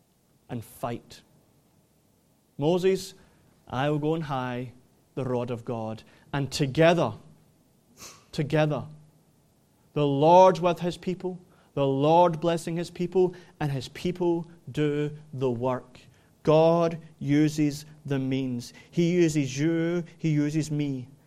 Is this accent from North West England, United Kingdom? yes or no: no; Scotland, United Kingdom; You come to my home country, many cities had gates and walls. You go to Dundee, you'll see a remnant of the wall. You go to Edinburgh, there were remnants of a wall. Glasgow, you see remnants of a wall.